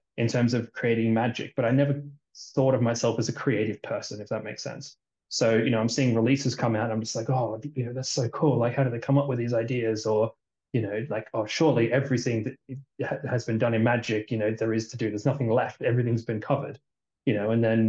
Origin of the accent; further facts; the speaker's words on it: Australia; moved away; Yeah, I've been here for about 5 years, but yeah, I'm from Australia originally.